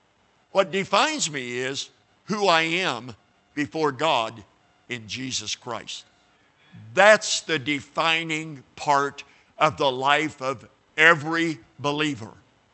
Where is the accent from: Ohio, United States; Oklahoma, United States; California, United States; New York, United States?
Oklahoma, United States; I'm from Oklahoma. I get made fun of being an Okie and all that kind of stuff. And I love Oklahoma.